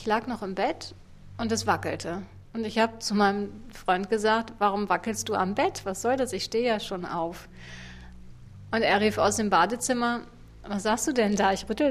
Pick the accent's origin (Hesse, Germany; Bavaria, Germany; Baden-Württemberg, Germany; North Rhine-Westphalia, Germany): North Rhine-Westphalia, Germany; Münster; ich komme aus Münster-Gremmendorf und ich bin Journalistin von Beruf.